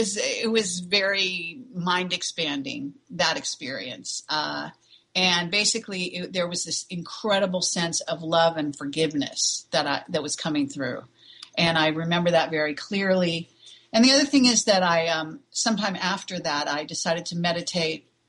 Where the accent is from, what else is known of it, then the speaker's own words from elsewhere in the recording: California, United States; also born or lived in Palo Alto; So I really was a California kid at Northern California. I was born in Palo Alto and I grew up in Apple, where Apple Computer is now, which when I was growing up was all orchards.